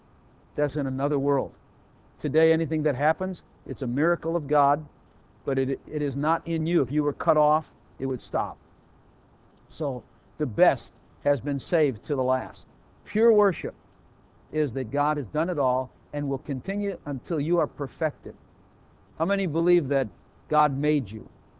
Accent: Chicago, Illinois, United States; I know because I'm from Chicago. That's the way we do it in Chicago.

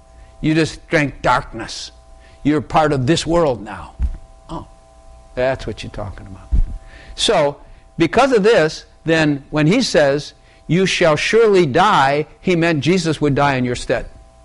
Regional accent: United States; born there; I'm born in America, I'm Christian.

